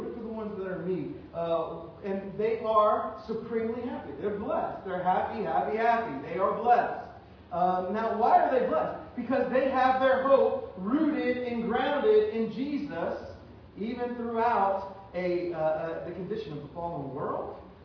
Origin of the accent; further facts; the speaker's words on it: Louisiana, United States; Like I said, I'm from Louisiana. I know when food is not seasoned right. We Louisianans, we carry our little pocket Tony Chasseries with us.